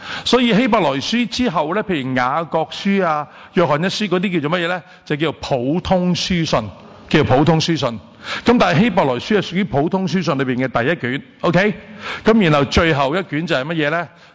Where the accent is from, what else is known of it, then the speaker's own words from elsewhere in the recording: Hong Kong; 我哋系香港人系咪？咁但系我哋又系中国人啊嘛